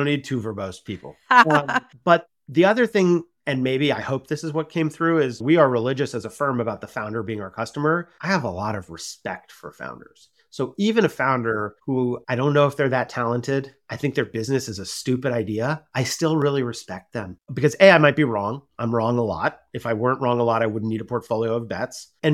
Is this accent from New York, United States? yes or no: yes; New York, United States; I'm a New Yorker, you know what it's like.